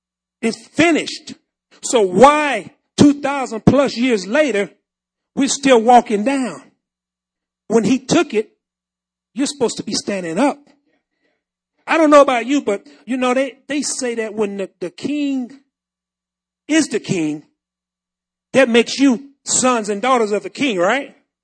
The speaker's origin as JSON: {"language": "English", "country": "Jamaica", "also_born_or_lived": "Jackson, United States", "said": "But I lived in Jackson, Mississippi for a long time, so that's why I sound like this. But I am a Jamaican."}